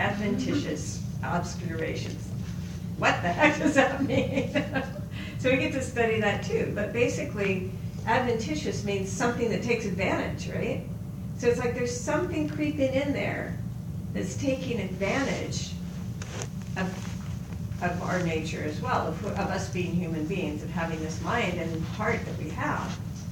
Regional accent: Oregon, United States; I grew up in Oregon, so I'm one of those really weird people.

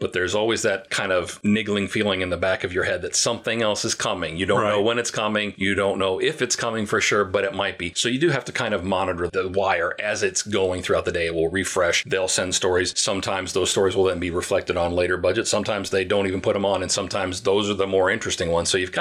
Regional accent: Davenport, Iowa, United States; be aware of the story about the collapsed building in Davenport, Iowa that happened last week. That's my hometown.

